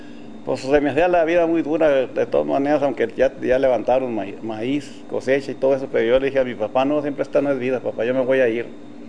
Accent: Santa Bárbara, Chihuahua, Mexico; Pues allá, este tren llegaba hasta mi tierra, Santa Bárbara, donde yo nací.

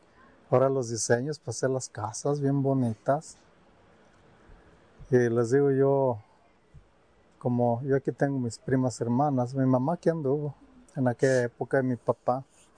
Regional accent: Purísima del Rincón, Guanajuato, Mexico; Purísima de Rincón, Guanajuato.

